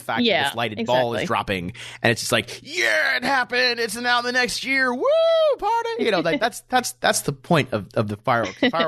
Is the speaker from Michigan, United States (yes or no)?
yes; Michigan, United States; now in Texas, United States; I grew up in Michigan, I grew up north